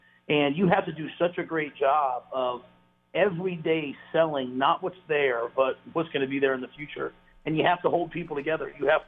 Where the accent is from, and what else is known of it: New York City, New York, United States; born or raised there; also born or lived in Pennsylvania